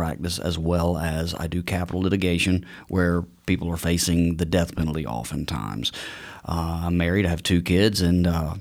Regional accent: Mississippi, United States; also born or lived in Georgia, United States; I was born in Georgia, and shortly after, my father, who worked in the automotive industry, he got transferred to Mississippi with his job, and we lived there for about 12 years.

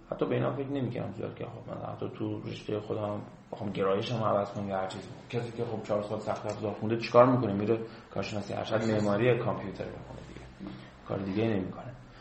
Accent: Khuzestan, Iran; یکی از دورترین نقطه‌های دنیا واسه ما خوزستانی هم مشهده

